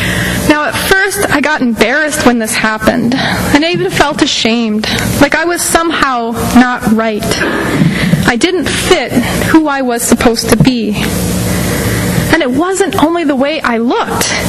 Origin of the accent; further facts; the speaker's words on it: South Dakota, United States; So I grew up in South Dakota, so I don't think anybody here today knew me when I was young.